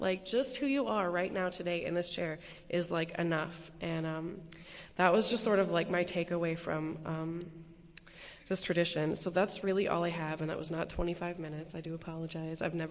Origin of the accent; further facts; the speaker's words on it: the South, United States; but I'm from the South, so I'm sensitive to that kind of thing.